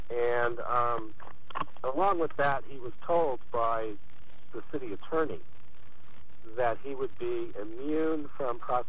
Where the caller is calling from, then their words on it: Berkeley, California, United States; I'm sitting here in a park in Berkeley.